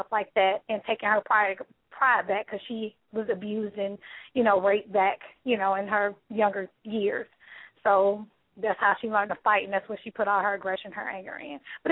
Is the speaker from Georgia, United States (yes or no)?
yes; Atlanta, Georgia, United States; I'm, like I said, from the city. I'm born and raised in Atlanta.